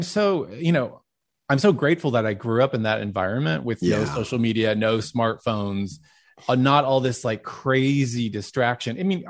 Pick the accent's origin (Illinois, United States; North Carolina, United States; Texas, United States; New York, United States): Texas, United States; Dallas; I remember growing up in Dallas.